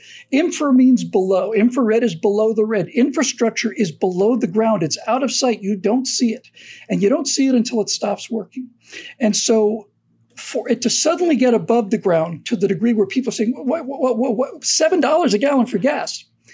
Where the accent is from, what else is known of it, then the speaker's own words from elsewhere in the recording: Florida, United States; which I did growing up in Florida in the Arab oil embargo.